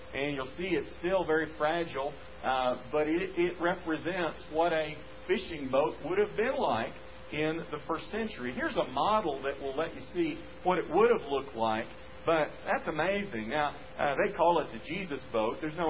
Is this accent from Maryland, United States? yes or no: no; Texas, United States; he tried to make a connection with me, and when he learned I was from Texas, he said, "Oh, my wife's from Texas."